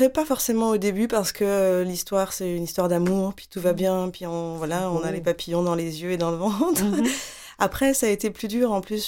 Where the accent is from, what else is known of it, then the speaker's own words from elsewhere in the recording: France; now in Quebec, Canada; je suis effectivement d'origine indienne. J'ai été adoptée par des parents français à l'âge de 6 mois et demi, et donc j'ai grandi en France, j'ai grandi en France.